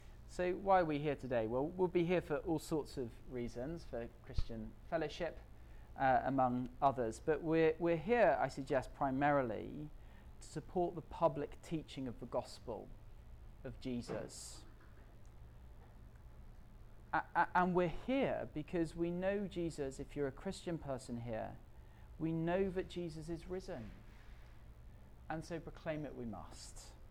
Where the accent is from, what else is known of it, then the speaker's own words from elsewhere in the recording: York, Yorkshire and the Humber, United Kingdom; I grew up in York, which has this great big minster, York Minster